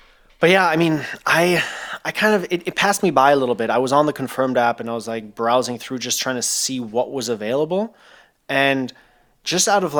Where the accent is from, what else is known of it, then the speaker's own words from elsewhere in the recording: Thailand; growing up in Thailand, you obviously have ACs in every single room, and you pretty much have them on all day, every day if you're in those rooms because it's 35 to 45 degrees outside.